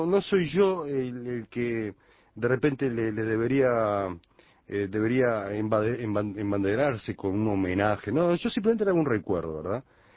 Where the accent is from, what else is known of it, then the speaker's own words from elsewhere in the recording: Montevideo, Uruguay; Uruguayo de buena ley y montevideano. 50 años.